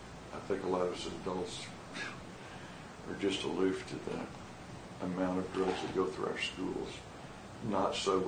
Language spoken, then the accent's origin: English; Texas, United States; where I first became acquainted as a Texan of the kids from Kirbyville and Forsyth and Branson and Hollister